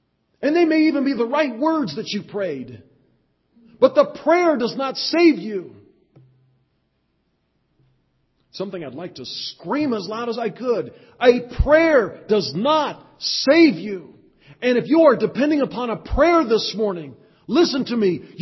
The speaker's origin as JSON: {"language": "English", "town": "Monroe", "region": "Nebraska", "country": "United States", "tie": "born or raised there", "said": "I took my family a couple of summers ago to the farm I grew up on near Monroe, Nebraska."}